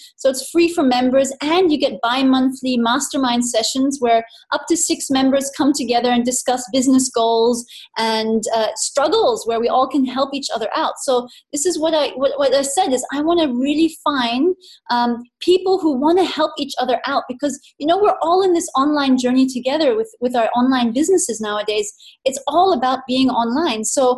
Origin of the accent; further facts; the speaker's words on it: Nepal; also born or lived in Bangkok, Thailand / India / Hong Kong; So I was born in Thailand, in Bangkok, and I grew up in Nepal mainly, and then India, Hong Kong. So Southeast Asia.